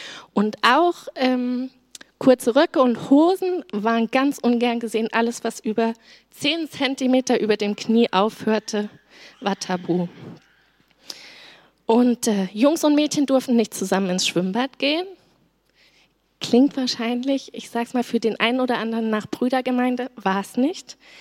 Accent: Fulda, Hesse, Germany; Ich komme gebürtig aus Fulda und bin da mit 14 Jahren ab dem Alter von 14 Jahren regelmäßig in die Jugendgruppe von der Freien Gemeinde gegangen.

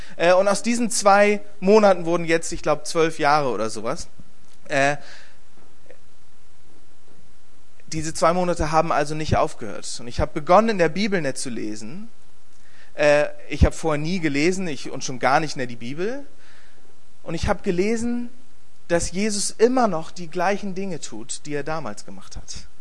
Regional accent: Bremen, Germany; Ich bin in Bremen aufgewachsen, christlich, in einer christlichen Familie. Wir sind immer wieder zur Kirche gegangen. Das war eine Landeskirche, aber die war, ich würde sagen, sehr konservativ, evangelikal geprägt.

